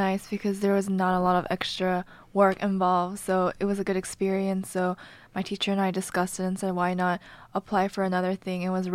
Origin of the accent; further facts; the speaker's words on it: Houston, Texas, United States; now in New York, United States; I was born in Houston, Texas, and we lived there for around 12 years and then moved around 5 years ago.